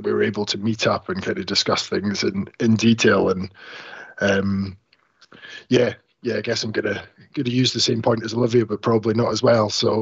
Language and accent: English; Scotland, United Kingdom; I'm actually from the Highlands of Scotland originally. And a lot of the inspiration behind the business itself came from growing up in the Highlands and the kind of interaction that you have with that landscape.